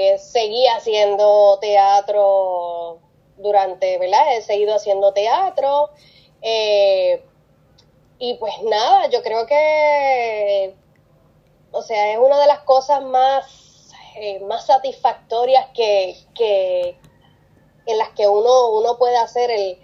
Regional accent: Caguas, Puerto Rico; also born or lived in San Juan; Tengo 35 años de edad. Nací en San Juan, pero soy criolla, o sea, de la ciudad de Caguas.

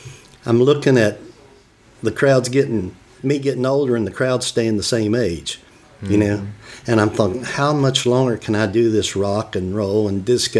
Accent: West Virginia, United States; And I grew up in Appalachia, up in West Virginia, so country music was always a part of my life.

